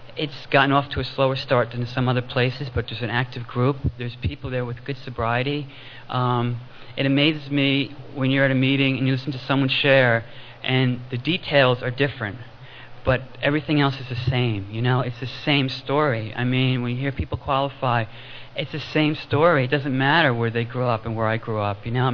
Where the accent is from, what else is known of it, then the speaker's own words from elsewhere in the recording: United States; now in West Hollywood, United States; I'm an American. I got sober in New York, and I live in West Hollywood, California now.